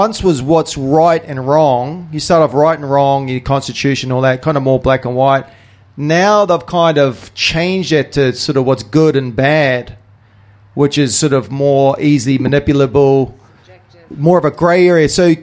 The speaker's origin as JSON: {"language": "English", "country": "New Zealand", "said": "I'm a Kiwi patriot from New Zealand."}